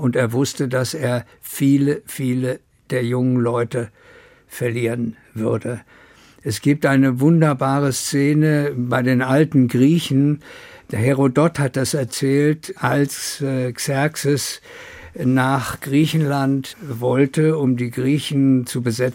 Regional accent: Międzyrzecz, Lubusz Voivodeship, Poland; born there; ich bin da geboren und ich werde im Pass geführt bis heute als geboren in Meseritz in Brandenburg. Und Meseritz gehört heute zu Polen.

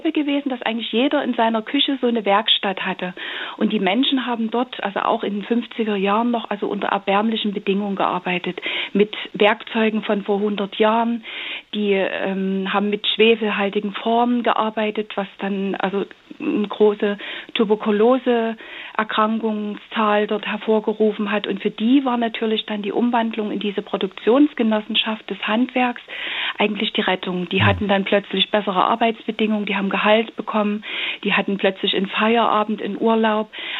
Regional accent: Leipzig, Saxony, Germany; also born or lived in Sonneberg; Also ich bin selbst in Leipzig geboren, aber meine Großeltern haben in Sonneberg gewohnt und ich habe dort große Teile meiner Kindheit verbracht.

